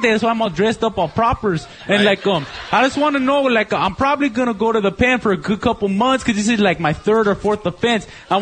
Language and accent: English; East Los Angeles, California, United States; I'm from East Los, represent